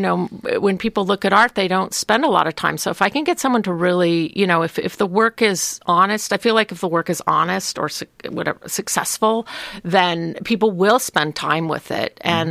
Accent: Portland, United States; So I grew up in Portland. And like I said, my dad grew up here

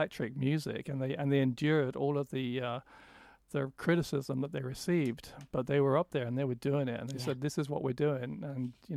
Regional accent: England, United Kingdom; when I was growing up in England, I got the same record

